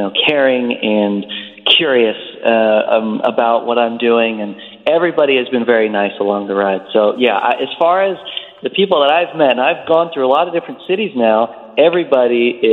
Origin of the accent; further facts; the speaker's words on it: Dayton, Ohio, United States; I'm going to try to do some press in my hometown in Dayton, Ohio, as well as throughout Ohio and throughout the East Coast.